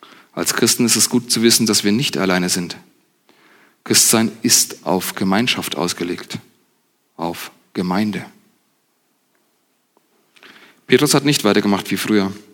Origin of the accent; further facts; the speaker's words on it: Hesse, Germany; Man hört es vielleicht, ich komme nicht von hier. Ich komme aus der Nähe von Gießen, aus der Nähe der Mitte von Deutschland.